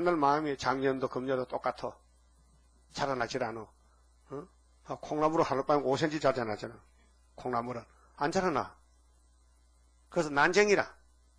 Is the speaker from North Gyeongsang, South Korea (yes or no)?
yes; Uiseong, North Gyeongsang, South Korea; 다 우리 고향 사람들이거든요. 최진주는 점성 사람, 난 의성 사람이고 김학교는 의성 사람 같이 우리 같은 면에 다 있는 사람이에요.